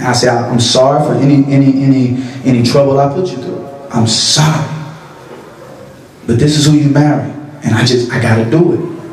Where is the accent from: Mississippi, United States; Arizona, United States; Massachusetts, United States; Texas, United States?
Mississippi, United States; when I grew up in Mississippi, I would see my mother and my parents